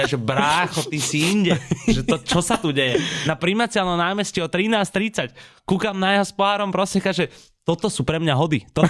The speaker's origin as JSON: {"language": "Slovak", "town": "Bratislava", "region": "Bratislava Region", "country": "Slovakia", "tie": "born or raised there", "said": "Ja som odtiaľto z Bratislavy a to, čo vy robíte pre tú kultúru v Bratislave, je pre mňa ako rodeného Bratislavčana neuveriteľné."}